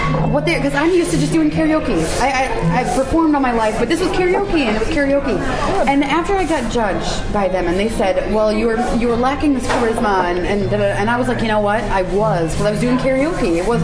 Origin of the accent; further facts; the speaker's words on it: Virginia, United States; But this was growing up in Virginia